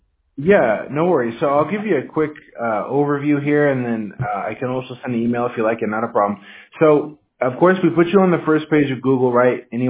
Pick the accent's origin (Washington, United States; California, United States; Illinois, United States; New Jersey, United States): Washington, United States; Yeah, I'm from Washington State, so I'm used to the cold, like really cold.